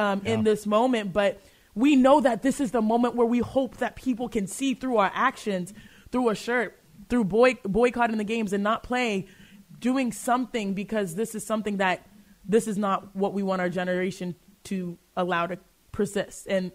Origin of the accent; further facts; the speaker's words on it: Texas, United States; I grew up in Texas, and I love Texas. That's my state. I'm proud of my state.